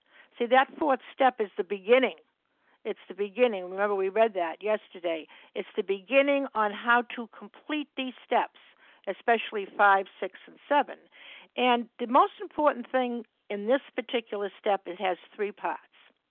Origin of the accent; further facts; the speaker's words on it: Massachusetts, United States; I'm from Massachusetts, and I'm a recovered compulsive overeater.